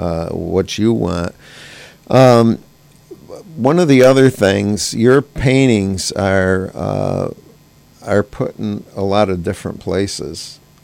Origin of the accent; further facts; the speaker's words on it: Gloversville, New York, United States; I mean, I grew up in Gloversville